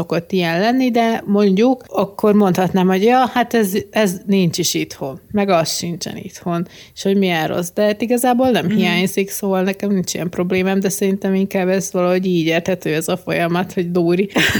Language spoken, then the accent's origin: Hungarian; Kaposvár, Somogy, Hungary; Mert most én is ugye Kaposváron nőttem fel, vagy részbe